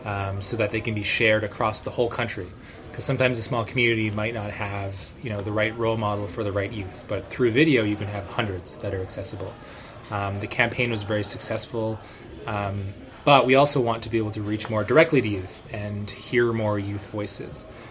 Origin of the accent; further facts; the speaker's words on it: Northwest Territories, Canada; We're from the Northwest Territories.